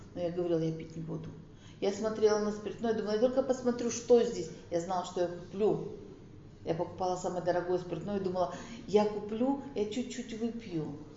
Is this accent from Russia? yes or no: yes; Arkhangelsk, Arkhangelsk Oblast, Russia; Я приехала из Архангельска.